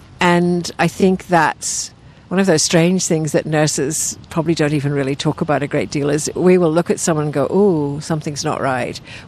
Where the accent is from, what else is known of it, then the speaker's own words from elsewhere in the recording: Northern Ireland, United Kingdom; now in Australia; I'm a Northern Irish Australian woman. I have lived in Australia for much longer than I did in the north of Ireland, but I'm a proud Celtic woman, I guess, but also a proud Australian.